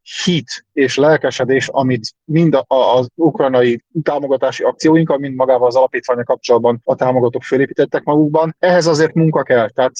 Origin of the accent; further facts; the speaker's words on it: Hungary; Az, hogy pont magyarok vagyunk, ez igazából a tapasztalataink szerint nem oszt és nem szoroz